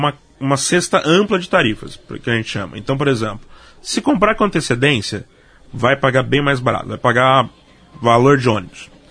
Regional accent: Brazil; falando agora como brasileiro e não como funcionário de uma companhia aérea

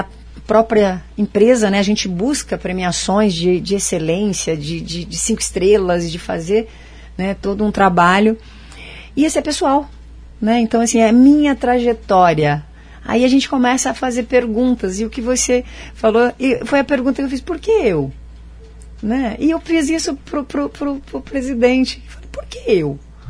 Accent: Maringá, Paraná, Brazil; Não, eu sou Maringá, sou daqui de Maringá.

